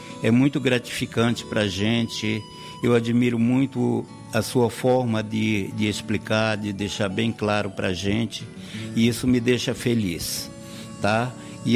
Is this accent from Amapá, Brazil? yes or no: yes; Equador, Amapá, Brazil; Eu sou aqui do estado do Amapá, de uma pequena comunidade aqui no arquipélago do Bailique, por nome Equador.